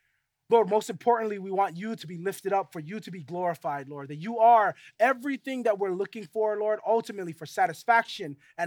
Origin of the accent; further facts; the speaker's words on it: Maili, Hawaii, United States; I grew up on the west side of Oahu. I grew up in Maile, and I grew up right across the beach.